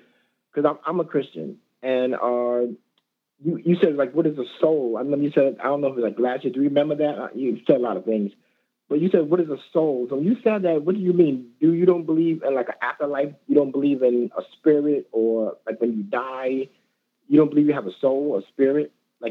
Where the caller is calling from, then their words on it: Brooklyn, New York, United States; in Brooklyn, New York.